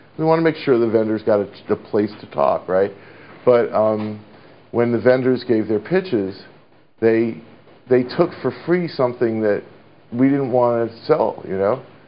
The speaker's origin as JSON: {"language": "English", "region": "New York", "country": "United States", "said": "And I'm from New York, and I'm a Mets fan, and if you don't like it, you know, whatever."}